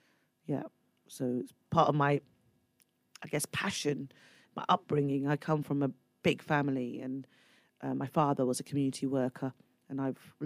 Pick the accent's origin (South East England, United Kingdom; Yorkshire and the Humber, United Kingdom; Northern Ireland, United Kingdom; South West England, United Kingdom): South West England, United Kingdom; Swindon; born or raised there; also born or lived in London